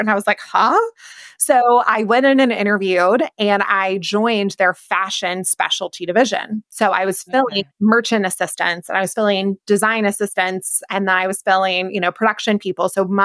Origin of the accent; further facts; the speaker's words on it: the South, United States; The holiday hours and the fact that I grew up in the South, I was living in New York City.